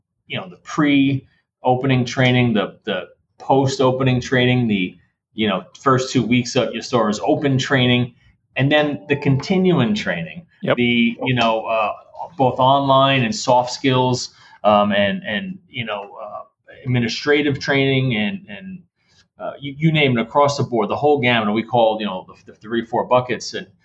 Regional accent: Brooklyn, New York, United States; But, so I grew up in Brooklyn, New York, and there's a reason why I'm saying this. And my family had pizzeria restaurants, an Italian kid from Brooklyn.

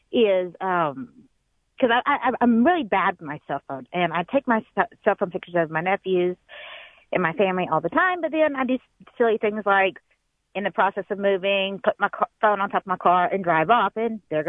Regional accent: Texas, United States; And actually, I'm from Texas. I'm currently in Ohio right now, and that's where I'm calling from.

